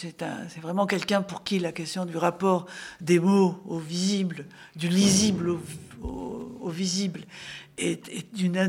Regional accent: Algeria; je suis partie en Algérie, qui est mon pays d'origine.

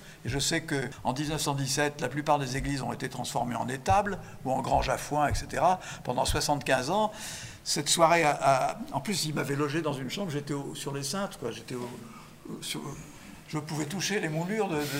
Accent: Nouvelle-Aquitaine, France; Chez moi, en Charente, il y en a 1 sur 10.

